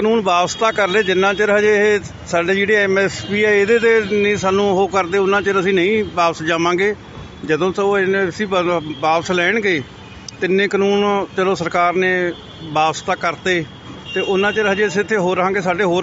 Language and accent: Hindi; Kot Shamir, Punjab, India; पिंड कोटशमीर, जिला बठिंडा, पंजाब के रहने वाला हूँ।